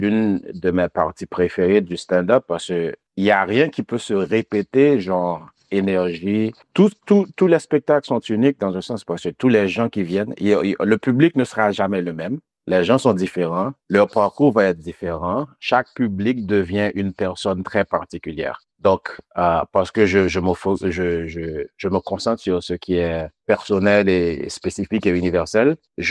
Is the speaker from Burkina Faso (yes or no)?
no; Haiti; first language Haitian Creole; French is a second language; now in United States; je parle créole haïtien parce que c'est ma langue maternelle. Et puis, on apprend le français à l'école en Haïti, donc c'est ma deuxième langue. Et puis, une fois que je suis arrivé aux États-Unis, on parle anglais.